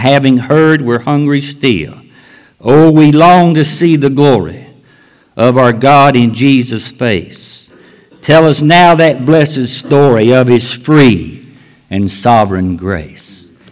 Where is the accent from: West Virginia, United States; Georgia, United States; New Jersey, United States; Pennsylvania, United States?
West Virginia, United States; But I'm originally from West Virginia. So I'm home.